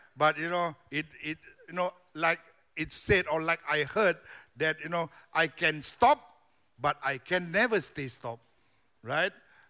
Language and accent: English; Singapore; born there; I was born in Singapore